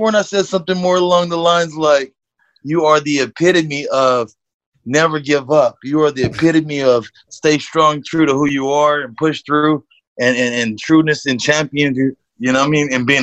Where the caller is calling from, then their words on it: Rialto, California, United States; I'm right now, I'm in Rialto, you know what I mean? But San Bernardino, as most niggas know it, you know what I mean? We in the slums of the slums. I'm in the hood.